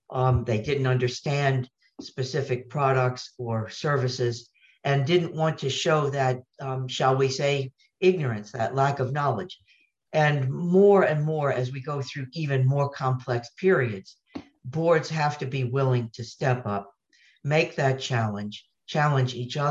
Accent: United States; and I'm speaking now as an American

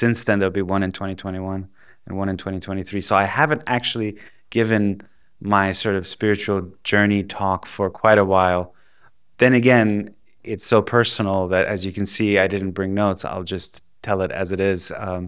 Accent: Tehran, Tehran Province, Iran; I was born and raised in Tehran, Iran, on February 1st, which was 1985

